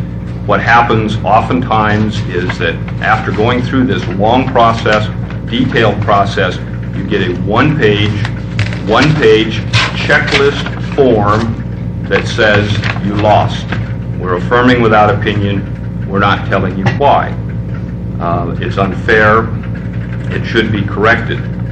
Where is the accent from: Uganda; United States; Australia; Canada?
United States; Beaverton, Oregon; I guess I'm from the hinterland since I'm from Beaverton